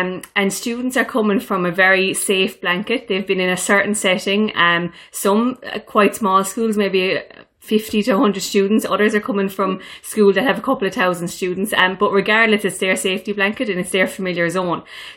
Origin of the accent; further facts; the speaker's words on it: Limerick, Munster, Ireland; now in Dublin, Ireland; from my accent, I'm not from Dublin. I'm originally from Limerick. And I'm obviously living up here in Dublin now